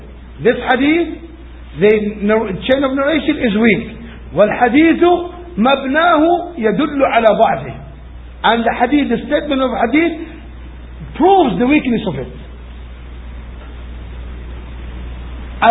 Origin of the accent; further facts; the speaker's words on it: Saudi Arabia; هل تخميني أنا لأني قادم من السعودية؟ Is it my guessing because I'm coming from Saudi?